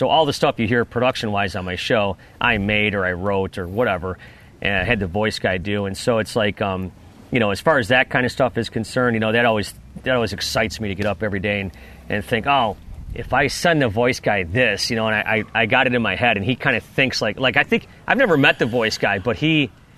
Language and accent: English; Buffalo, New York, United States; now in Detroit, United States; I grew up in Buffalo, but I consider myself a Detroiter.